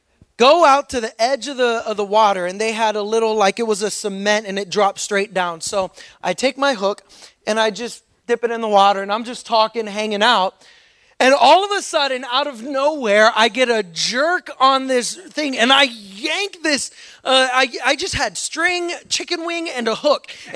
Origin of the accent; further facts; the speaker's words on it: Pittsburgh, Pennsylvania, United States; So on the way, we stop at a place in Pennsylvania, is where I grew up in Pittsburgh. Go Steelers. I grew up in Pittsburgh